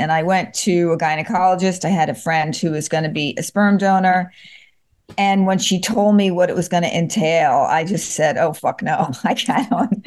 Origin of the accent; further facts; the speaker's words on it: United Kingdom; So I think it was a combination of being British and Jewish.